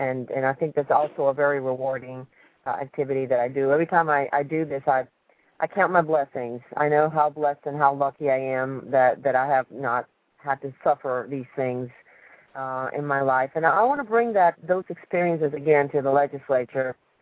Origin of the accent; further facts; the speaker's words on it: Baton Rouge, Louisiana, United States; moved away as an adult; also born or lived in Cuba; now in Miami, United States; Well, I moved to Florida in 1987 with my daughter. She was first grade at the time, and I grew up in Louisiana. I grew up in Baton Rouge, Louisiana, but I was born in Cuba. So this was kind of a homecoming for me to live in Miami.